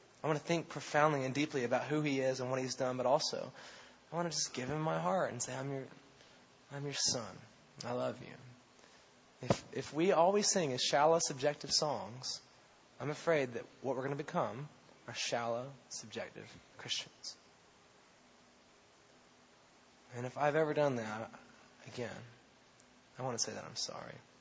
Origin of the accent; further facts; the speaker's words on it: South Carolina, United States; Maybe it's because I'm from South Carolina and I have a redneck deep down inside of me still living there.